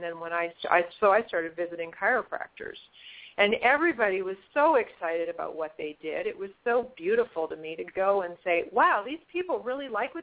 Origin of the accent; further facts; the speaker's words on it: Winnipeg, Manitoba, Canada; now in United States; I'm originally from Canada, and I'm from Winnipeg, Manitoba, which is one of the coldest places on the planet and probably one of the most extreme places.